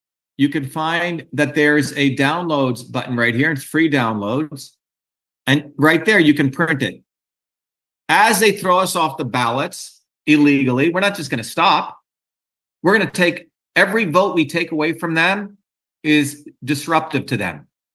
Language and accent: English; India; first language Tamil; English is a second language; Here's Tamil, which is my mother tongue from India, one of the oldest, probably the oldest language on the planet.